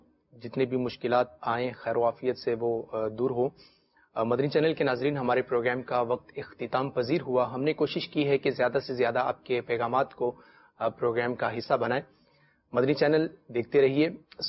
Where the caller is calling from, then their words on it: Rawalpindi, Punjab, Pakistan; میں راولپنڈی سے ہوں، راولپنڈی سے ایس ایم ایس کر رہا ہوں.